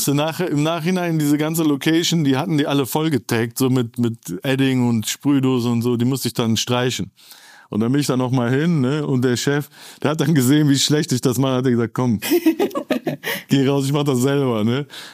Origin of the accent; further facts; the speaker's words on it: Turkey; Und ich bin auch Türke, ne?